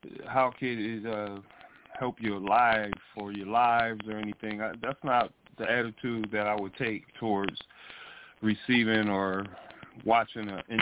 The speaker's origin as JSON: {"language": "English", "town": "Detroit", "region": "Michigan", "country": "United States", "tie": "born or raised there", "said": "I was raised in Detroit, too."}